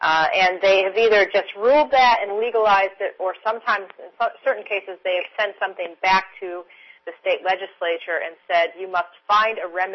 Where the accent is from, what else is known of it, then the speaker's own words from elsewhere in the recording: Michigan, United States; I come from the Midwest of the country. I was originally born and raised in Michigan.